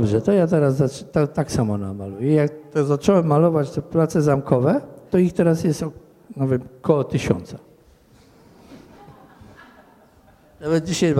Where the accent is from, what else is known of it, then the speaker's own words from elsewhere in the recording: Radzymin, Masovian Voivodeship, Poland; Ponieważ jestem z Radzymina.